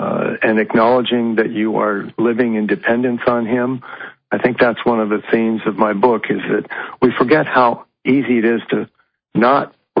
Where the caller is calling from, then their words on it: Seattle, Washington, United States; That's all right. From Seattle, Washington.